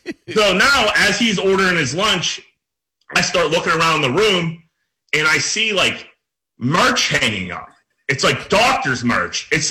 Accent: Pittsburgh, Pennsylvania, United States; we're from Greenfield, Carrick and Greenfield, very similar neighborhoods.

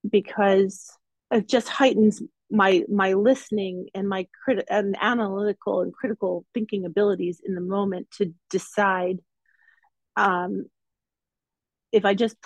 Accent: Philadelphia, Pennsylvania, United States; And it's the … my hometown, and they're, my opinion, the greatest orchestra.

